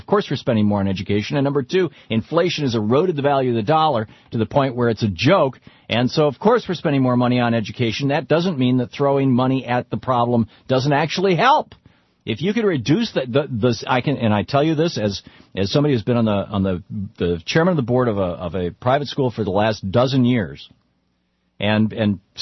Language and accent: English; Lansing, Michigan, United States; I grew up in Lansing, Michigan, in Lansing school.